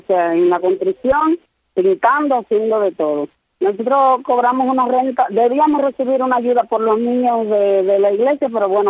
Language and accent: Spanish; Cuba; Nosotros somos pocos cubanos los que estamos aquí en este país